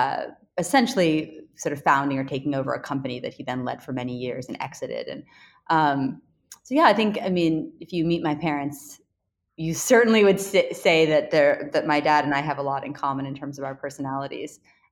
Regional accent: England, United Kingdom; accent: British; now in United States; and also came speaking the language because I immigrated from England. But I think there was a sense when I moved here of being different and not necessarily always being accepted. Moving into a small town in the Midwest with a very strong at that time British accent.

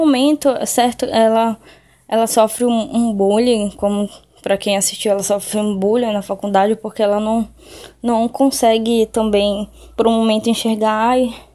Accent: Belém, Pará, Brazil; tenho 27 anos, sou de Belém do Pará.

